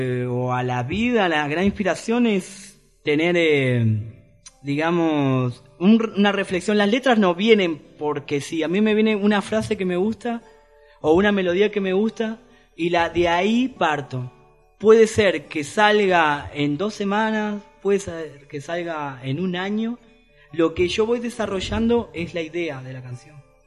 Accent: Argentina; los amigos. Y sí, soy argentino

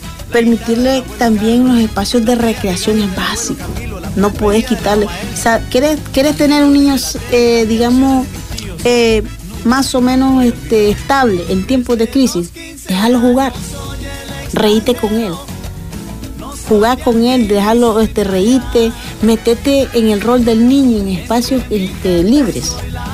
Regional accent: Nicaragua; la crisis que estamos viviendo como nicaragüenses

